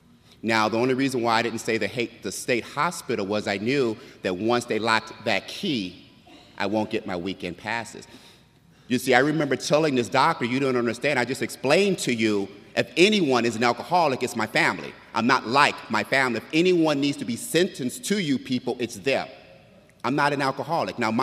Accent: Milwaukee, Wisconsin, United States; born there; I was born in Milwaukee, Wisconsin.

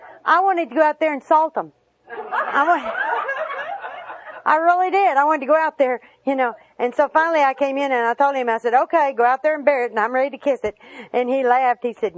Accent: the South, United States; I don't remember, because, I mean, we're from the South. We go barefoot a lot.

